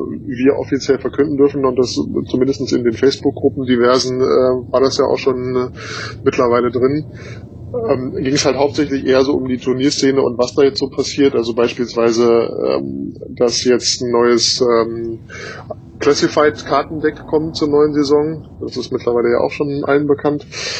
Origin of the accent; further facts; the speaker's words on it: Hanover, Lower Saxony, Germany; born there; als geborener Hannoveraner bin ich natürlich